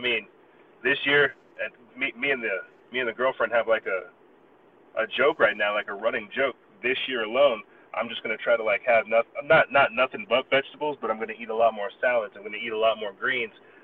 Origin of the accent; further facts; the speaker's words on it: South Carolina, United States; I'm a boy from South Carolina, so I'm used to Southern food. Out here in New Mexico with Mexican food.